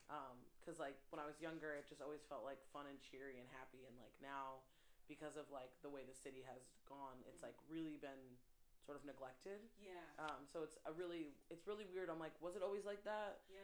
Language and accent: English; Clifton Park, New York, United States; born there; So I was born in Clifton Park, and that is just like a suburb of Albany. It's about 20 minutes north if you're not from the area.